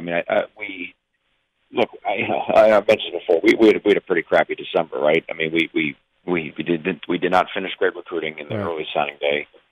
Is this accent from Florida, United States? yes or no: yes; Florida, United States; I mean, I remember growing up in Dade County when you'd go up to Broward, that was like, you know, when you were a little kid, that was like